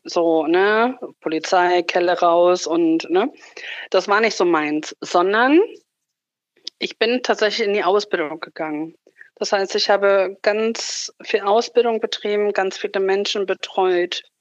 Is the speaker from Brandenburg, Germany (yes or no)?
yes; Rathenow, Brandenburg, Germany; Also ich bin im Land Brandenburg geboren, in der tollen Stadt Rathenow, ne, Stadt der Optik.